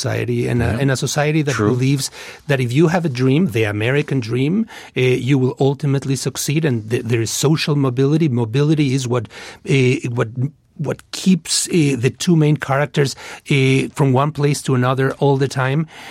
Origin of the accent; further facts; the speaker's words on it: Mexico; I'm originally from Mexico.